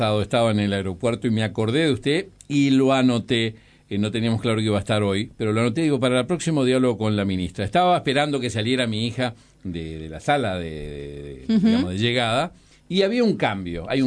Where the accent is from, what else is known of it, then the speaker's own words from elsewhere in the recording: Uruguay; ¿Y cómo somos los uruguayos para recibir a los turistas?